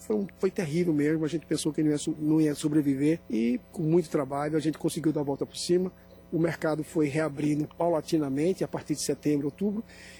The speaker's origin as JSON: {"language": "Portuguese", "town": "Recife", "region": "Pernambuco", "country": "Brazil", "said": "Gosto muito da minha terra, gosto dos meus amigos e gosto da minha comida, das comidas típicas, gosto da praia."}